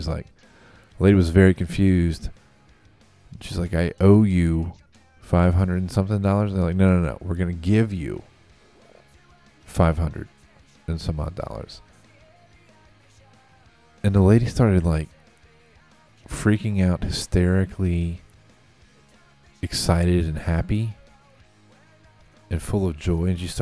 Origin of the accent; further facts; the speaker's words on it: Slidell, Louisiana, United States; $30 million was spent on a failed bullshit truck stop casino in Slidell, my hometown, this past weekend.